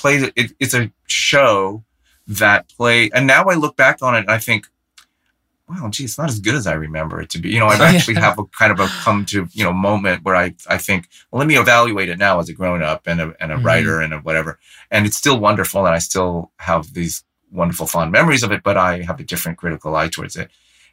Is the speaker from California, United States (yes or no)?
yes; San Francisco, California, United States; I grew up in San Francisco, and I had an awareness of the impact of the particular show